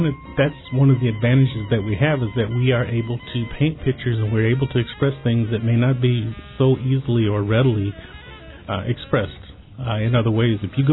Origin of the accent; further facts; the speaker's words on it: East Coast, United States; And the only reason I make that distinction is because I'm primarily from the East Coast.